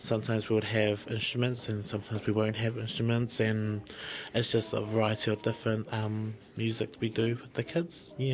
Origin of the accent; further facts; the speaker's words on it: Porirua, Wellington, New Zealand; actually, I'm from Porirua.